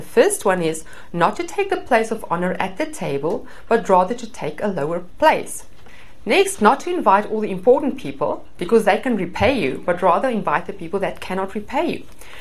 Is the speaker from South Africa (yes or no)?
yes; South Africa; moved away as an adult; for those of you that haven't met me before, and I'm from South Africa originally. Been in the country for a little bit more than 5 years